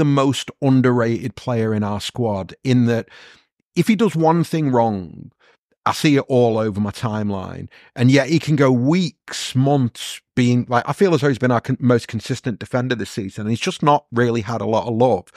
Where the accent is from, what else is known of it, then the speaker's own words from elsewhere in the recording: Stockport, North West England, United Kingdom; just because I'm from Stockport and so is he.